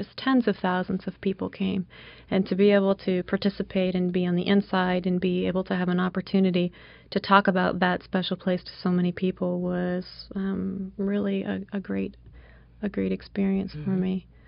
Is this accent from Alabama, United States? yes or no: no; Gettysburg, Pennsylvania, United States; I grew up just outside of Gettysburg, Pennsylvania, and so I had been coming to the park my whole life.